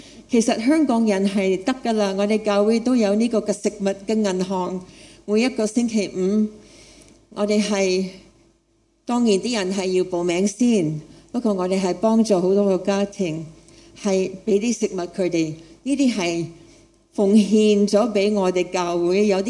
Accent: United States; Cantonese is a second language; also born or lived in Thailand; 我是美国人，不过是泰国出世的，我是泰国出世，我不是泰国人，不过我是父母是宣教士在泰国。我是1950年出世，所以你现在知道我几多岁。

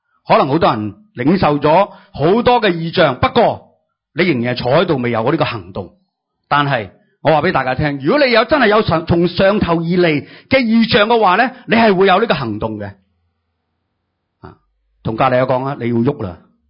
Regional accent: China; 我哋中国人

